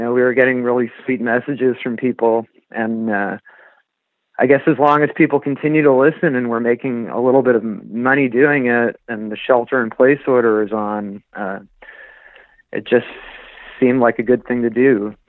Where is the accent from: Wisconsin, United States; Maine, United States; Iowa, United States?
Maine, United States; Well, I grew up in Maine, and I got into music in the first place, I think, initially through that TV show Hee Haw that was on in the 70s.